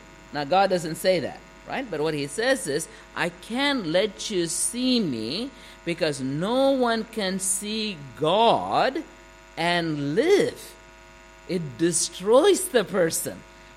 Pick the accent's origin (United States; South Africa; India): India; Now, this is significant, at least in my culture. I'm from India